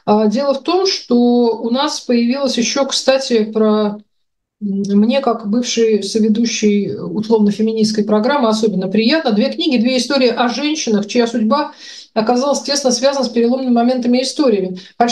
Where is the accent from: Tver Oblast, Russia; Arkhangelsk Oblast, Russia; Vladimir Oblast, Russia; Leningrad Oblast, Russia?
Tver Oblast, Russia; ну, потому что я из Тверской области.